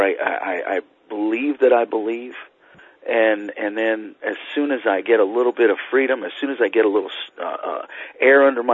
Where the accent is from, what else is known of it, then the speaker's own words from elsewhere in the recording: Washington, United States; I wasn't from L.A. I grew up in Washington State, up in the northwest, in a small town.